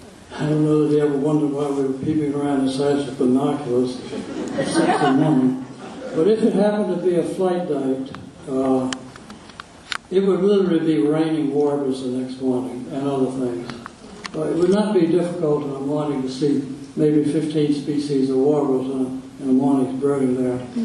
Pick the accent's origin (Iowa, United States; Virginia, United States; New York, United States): Virginia, United States; Franklin; I grew up in Franklin, not Franklin County of moonshine fame, but Southampton County across the river.